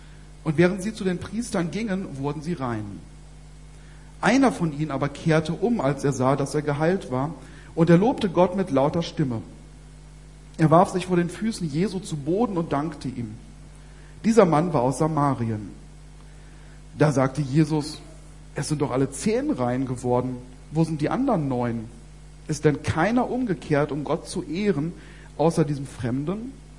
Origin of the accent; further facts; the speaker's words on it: Remscheid, North Rhine-Westphalia, Germany; wir kommen aus Remscheid und kein Mensch kennt Remscheid.